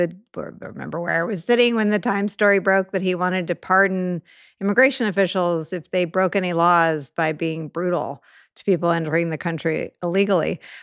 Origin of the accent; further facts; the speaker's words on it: California, United States; I'm from California and it's traumatic to watch